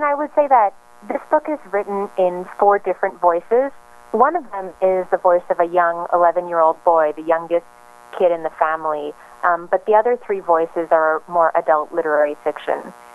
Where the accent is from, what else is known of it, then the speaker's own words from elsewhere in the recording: Montreal, Quebec, Canada; So Mile End is a really quirky, almost magical neighborhood in Montreal, my hometown.